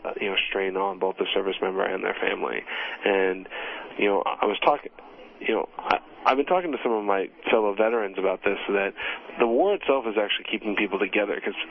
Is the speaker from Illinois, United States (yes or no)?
no; California, United States; Oh, no. I'm from California. I feel like I'm coming back home.